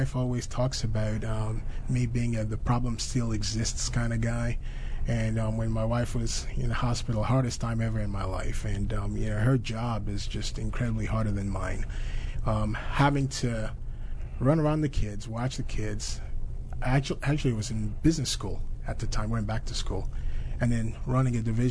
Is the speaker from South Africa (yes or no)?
no; Nigeria; growing up in Nigeria, you have to make do with what you have